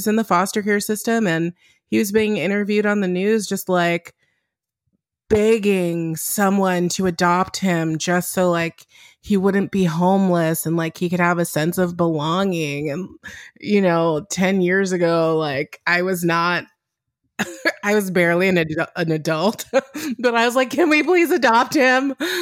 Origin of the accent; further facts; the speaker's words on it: Pasadena, California, United States; I mean, just thinking about my hometown, Pasadena, I grew up in the Black area of Pasadena. It was very nice. It was just a lot of Black people.